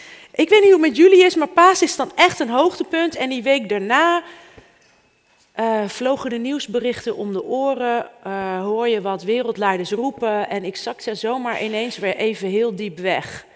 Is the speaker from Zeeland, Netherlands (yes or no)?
no; Almere, Flevoland, Netherlands; Ik kom uit Almere trouwens